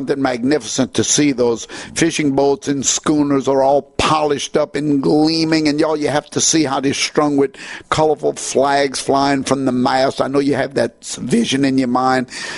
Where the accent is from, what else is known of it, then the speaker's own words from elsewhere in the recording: Louisiana, United States; I started to think back to the days of a youngster growing up in St. James Parish